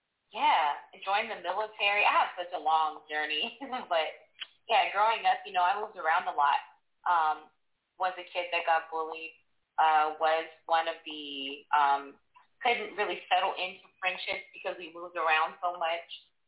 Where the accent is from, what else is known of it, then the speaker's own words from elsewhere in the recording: Compton, California, United States; Originally, I was born in California. I'm a Compton baby.